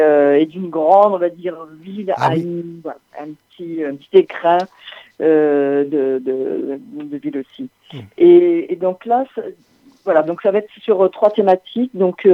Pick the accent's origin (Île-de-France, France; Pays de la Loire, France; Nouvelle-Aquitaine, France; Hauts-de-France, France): Nouvelle-Aquitaine, France; also born or lived in Anjou; Je suis née en fait par là-bas, et puis après j'ai grandi en fait dans le Limousin.